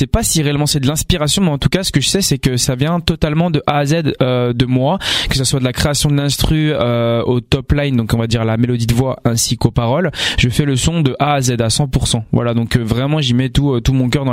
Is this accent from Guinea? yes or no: no; Montceau-les-Mines, Bourgogne-Franche-Comté, France; dans ma ville natale, qui est donc Mont-Soleil-Mines dans le 71 en Bourgogne.